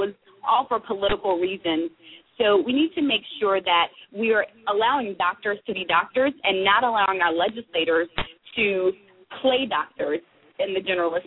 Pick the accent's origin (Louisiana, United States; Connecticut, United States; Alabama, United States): Alabama, United States; also born or lived in Columbus, Georgia; I grew up in a very rural area. I was born in Columbus because the little town that I grew up in Alabama, didn't have a hospital.